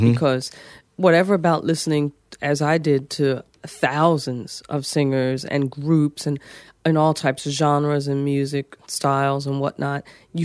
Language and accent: English; Philadelphia, Pennsylvania, United States; because I grew up in Philadelphia in an all-black neighborhood.